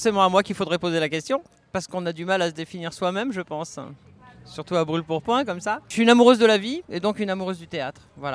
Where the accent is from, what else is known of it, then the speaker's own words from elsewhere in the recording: France; now in Geneva, Switzerland; Alors, je suis française, mais je vis à Genève depuis pas mal d'années.